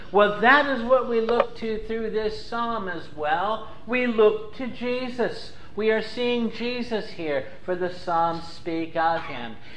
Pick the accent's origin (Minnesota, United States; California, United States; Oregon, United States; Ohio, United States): Ohio, United States; Cincinnati; When I was a kid growing up in Cincinnati, the Presbyterian Church I was a part of, a baptized and then communicant member of, had memory work in Sabbath school